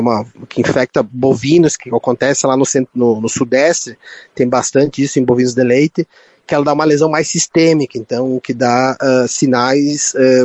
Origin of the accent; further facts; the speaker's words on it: Rio Grande do Sul, Brazil; Para nós que somos do interior do Rio Grande do Sul